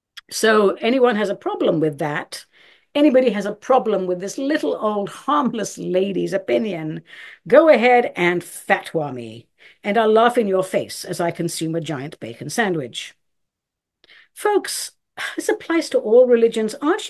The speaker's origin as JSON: {"language": "English", "region": "England", "country": "United Kingdom", "lives_now": "United States", "said": "I'm from England, but I'm American now. My vowels are all over the place."}